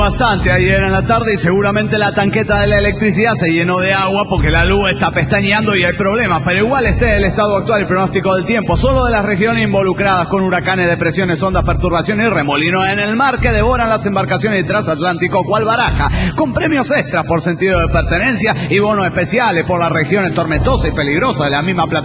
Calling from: Antigua, Sacatepéquez, Guatemala; No, de Antigua, Guatemala.

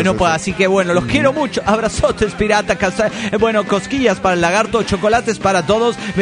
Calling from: Córdoba, Argentina; de Córdoba, Argentina.

